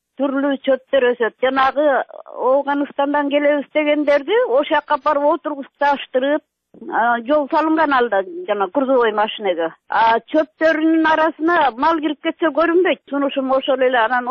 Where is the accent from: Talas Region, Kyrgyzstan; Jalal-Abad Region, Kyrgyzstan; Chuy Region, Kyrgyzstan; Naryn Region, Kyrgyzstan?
Talas Region, Kyrgyzstan; өзүм Таластыкмын.